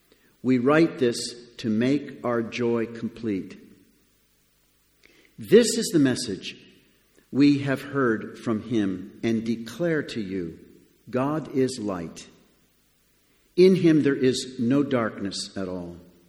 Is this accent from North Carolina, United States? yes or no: no; Connecticut, United States; I grew up in Connecticut, which is in the sort of north part of the United States, up in New England. And we lived right near the water called Long Island Sound.